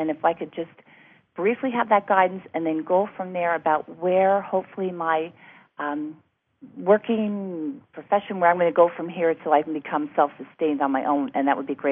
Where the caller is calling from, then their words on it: New Jersey, United States; Sure. I'm calling from New Jersey.